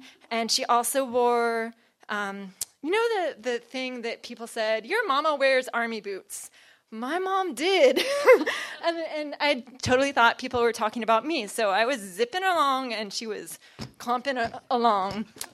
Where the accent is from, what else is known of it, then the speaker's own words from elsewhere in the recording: North Carolina, United States; I'm from Carolina, and the motto of North Carolina is to be rather than to seem